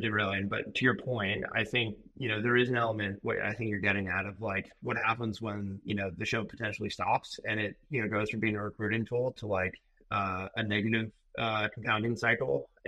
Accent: Palo Alto, California, United States; I grew up in Palo Alto.

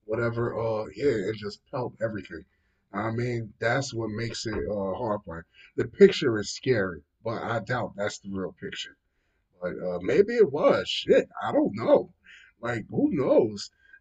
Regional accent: United States; Hey, listen. I'm an American, buddy. We still use customary. We don't use metric.

